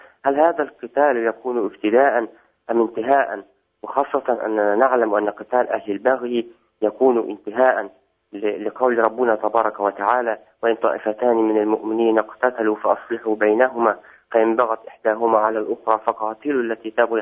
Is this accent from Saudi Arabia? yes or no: no; Egypt; وماذا تقول فضيلتكم في هؤلاء الذين يحاولون نشر مذاهبهم الهدامة عندنا في مصر الحبيبة؟